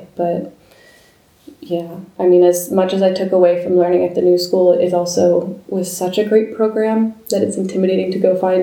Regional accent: New Jersey, United States; So then I went back to New York. I'm from New Jersey. So I kind of went back home

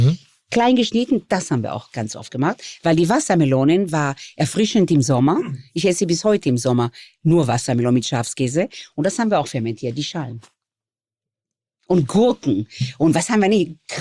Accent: Israel; born or raised there

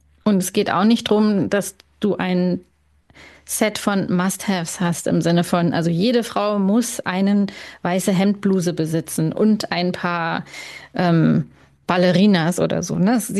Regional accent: Berlin, Germany; als Berlinerin

